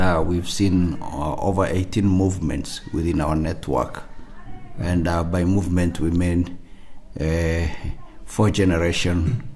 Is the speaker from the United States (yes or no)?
no; Marsabit, Marsabit County, Kenya; I'm from Marsabit. I was born and raised in this part of Kenya. I grew in a village. Actually, we're sitting in the village where I grew up. Mm-hmm. And grew as a person who didn't know the Lord. My family were not believers. They were not Christians.